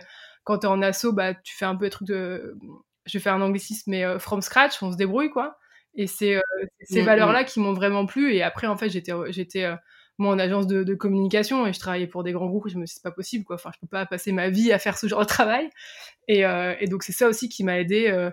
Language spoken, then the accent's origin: French; Hauts-de-France, France; moi, je viens de Picardie, j'étais pas tout dans des grands lycées parisiens, je viens vraiment... entre guillemets, de la campagne profonde française.